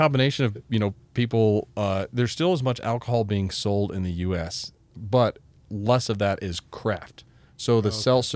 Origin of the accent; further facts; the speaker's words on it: Layton, Utah, United States; moved away as an adult; also born or lived in Daytona Beach / New Smyrna; I'm from Layton, Utah.